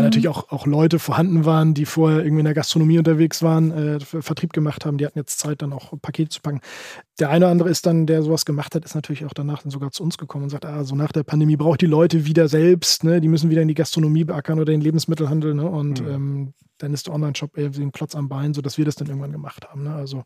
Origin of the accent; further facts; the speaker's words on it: Lower Saxony, Germany; also born or lived in Parchim; Ich bin gebürtig aus Niedersachsen